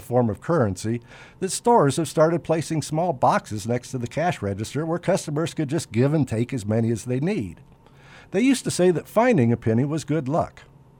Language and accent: English; Denver, Colorado, United States; All of this happened in my hometown of Denver, home of the Denver Mint